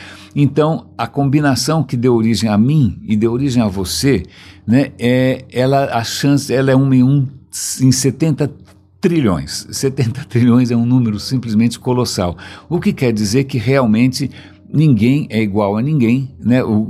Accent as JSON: {"language": "Portuguese", "region": "São Paulo", "country": "Brazil", "said": "eu passei praticamente a vida inteira como paulistano sem ar-condicionado, né? Eu não cresci com ar-condicionado em casa."}